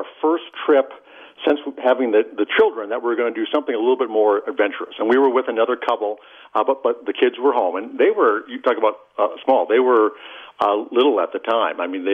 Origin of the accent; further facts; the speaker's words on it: Alexandria, Minnesota, United States; Yes, I grew up in Alexandria.